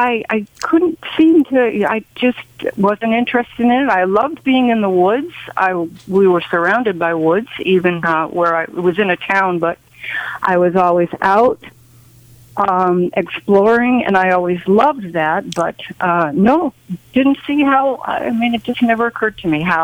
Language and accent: English; Connecticut, United States; I'm from Connecticut, and only child.